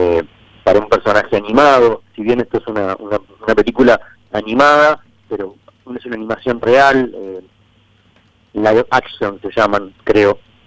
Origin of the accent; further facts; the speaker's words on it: Bahía Blanca, Buenos Aires Province, Argentina; tiene que ver con mi infancia en Bahía Blanca y demás